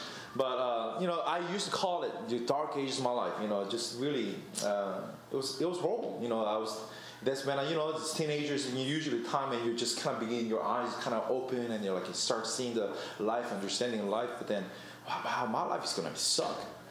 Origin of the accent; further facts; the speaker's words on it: Honduras; moved away as an adult; now in United States; my father is a missionary, so I grew up in Honduras. Ever since I was 12, I grew up in Honduras, and si hablo español, I speak Spanish, right?